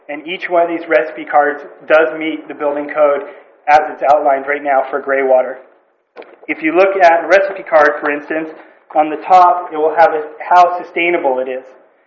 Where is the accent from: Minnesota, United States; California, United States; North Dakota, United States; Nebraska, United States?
California, United States; Atascadero; from Atascadero, California, representing Slo Green Build here today.